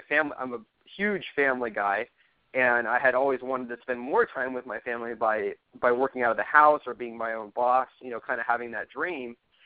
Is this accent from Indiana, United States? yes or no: no; California, United States; I've been born and raised in Orange County, so I don't know a very, a different cost of living.